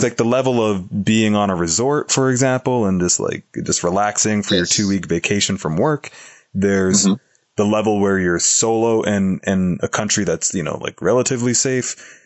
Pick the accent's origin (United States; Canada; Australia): Canada; Toronto, Ontario; it had a vibe very, very similar to my hometown of Toronto, Canada.